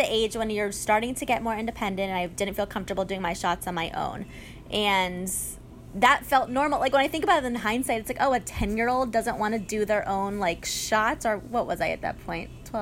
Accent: Atlanta, Georgia, United States; So I grew up in Atlanta, so the diabetes camp near us was called Camp Kudzu.

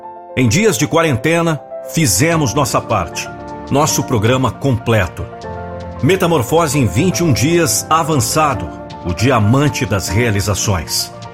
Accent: Brazil; Porque somos brasileiros. Porque somos capazes.

